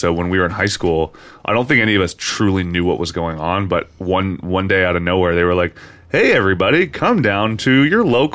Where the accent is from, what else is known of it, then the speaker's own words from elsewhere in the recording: Parkersburg, West Virginia, United States; it's actually interesting that we started this accidentally talking about my hometown, Parkersburg, West Virginia, and the DuPont thing